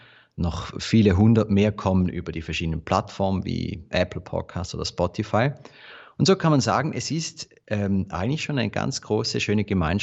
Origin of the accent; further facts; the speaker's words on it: Eastern Switzerland, Switzerland; ich komme aus der Ostschweiz, bin seit dem Sommer im Seminar in Wigratsbad.